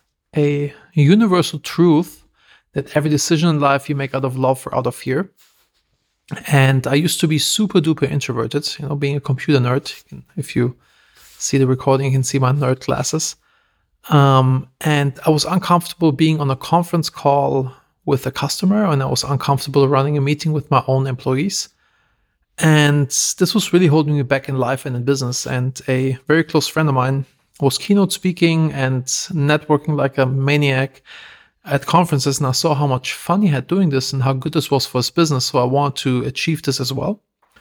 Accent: Germany; So I'm originally from Germany, and I grew up really, really unconventional.

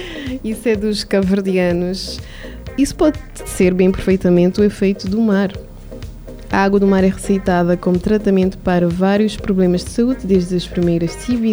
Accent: São Vicente, Cape Verde; born there; com muito mar, que é o que temos aqui na nossa ilha de São Vicente, em Cabo Verde. Ilha que eu amo, onde eu nasci

